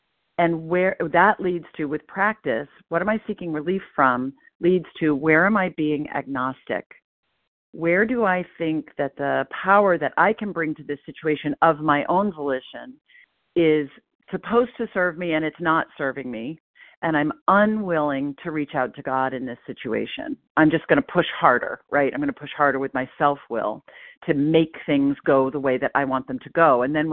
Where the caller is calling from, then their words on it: Portland, Maine, United States; I'm calling in from Portland, Maine